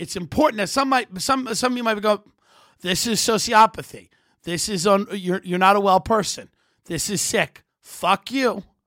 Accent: New York, United States; this little coke-dusted town I grew up in Long Island.

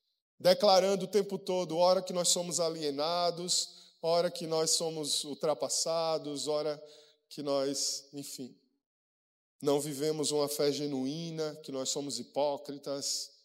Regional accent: Alagoas, Brazil; Somos brasileiros, somos nordestinos, somos alagoanos e temos a nossa cultura pertencente a essa identidade.

